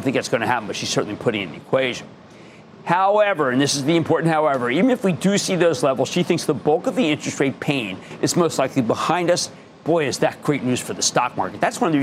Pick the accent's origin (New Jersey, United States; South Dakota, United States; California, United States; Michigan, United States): New Jersey, United States; How about we go to Joe in my home state of New Jersey?